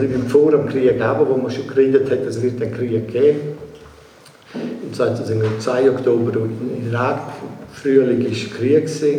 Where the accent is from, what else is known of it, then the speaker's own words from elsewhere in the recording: Alvaneu, Graubünden, Switzerland; Ich muss vielleicht anfangen, wo bin ich aufgewachsen? Bin ich mal in Alvaladel aufgewachsen, in Alvaneu.